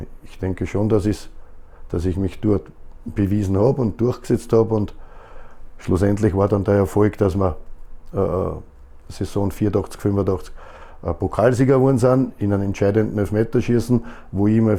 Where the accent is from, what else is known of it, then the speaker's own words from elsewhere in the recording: Vienna, Austria; Und ich bin in Jedlersee aufgewachsen, in einer Gegend, wo wirklich damals sehr viele Kinder waren